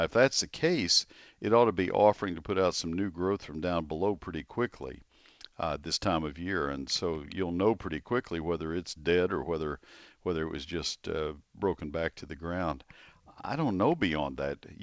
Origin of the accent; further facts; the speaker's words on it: College Station, Texas, United States; I love that plant. I grew up with it in College Station. And even in College Station, it froze 1 year when I was a kid.